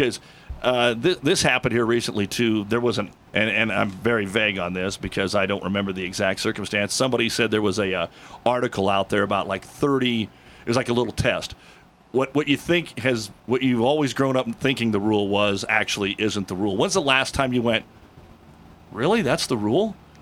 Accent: Nebraska, United States; I'm not from Kearney, I'm from Nebraska, but, you know, in high school, I wasn't following Kearney State athletics every day like you'd follow the Huskers.

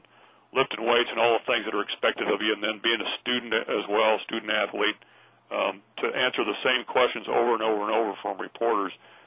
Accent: Nebraska, United States; but since I grew up in Nebraska, I was interested in Nebraska football before Bob Devaney got here

